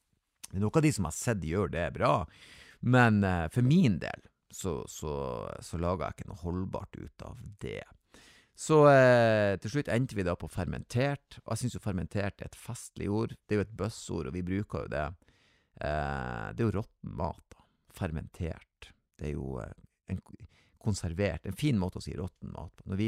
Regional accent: Northern Norway, Norway; jeg født på 70-tallet, så jeg kan claim det. Og jeg fikk, husk på at jeg vokste opp I Nord-Norge

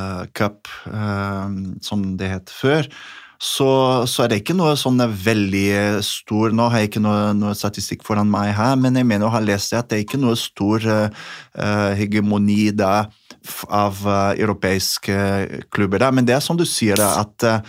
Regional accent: Brazil; Norwegian is a second language; now in Norway; enn det som jeg har vokst opp med i Brasil

